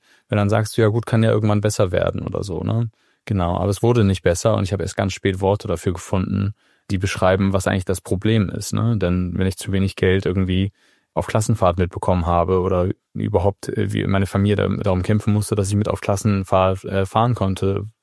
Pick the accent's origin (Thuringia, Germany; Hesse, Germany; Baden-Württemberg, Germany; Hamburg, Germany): Hamburg, Germany; Also ich komme aus Hamburg. Hamburg-Altona ist ein Stadtteil, der sehr zentral liegt, der vielleicht ganz bisschen so Ähnlichkeiten hat zu Kreuzberg irgendwie in Berlin. Also hohen Migrationsanteil, hohe SGB-II-Quote.